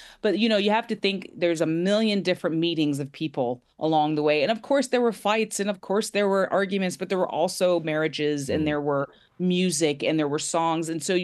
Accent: North Carolina, United States; now in Ireland; obviously I live in Ireland, I'm from North Carolina

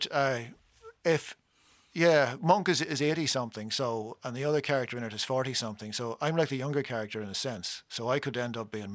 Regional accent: Northern Ireland, United Kingdom; When we were kids growing up in Fermanagh

